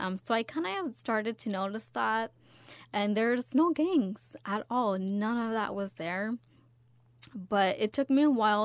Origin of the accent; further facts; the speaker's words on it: Toppenish, Washington, United States; I grew up in Toppenish, which is right in Yakima. I mean, every single kid that was at that school was Hispanic. I'm Mexican.